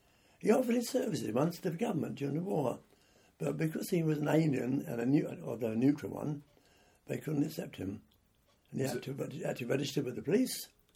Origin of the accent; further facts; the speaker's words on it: Brockley, London, United Kingdom; also born or lived in Peckham; I was born in Peckham, St Mary's Road, and that would be on July the 28th, 1926. 6 months later, I moved to Wickham Road, Brockley, and moved into number 49 Wickham Road with my parents, my elder sister, and we lived there.